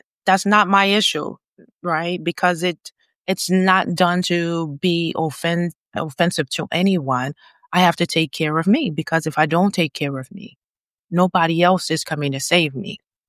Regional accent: New Orleans, Louisiana, United States; You know, I'm from New Orleans, so we don't always pronounce our words

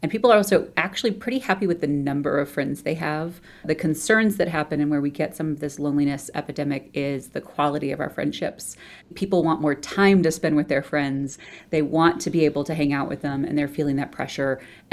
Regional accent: Midwest, United States; And I'd never seen the ocean because I'm from the Midwest.

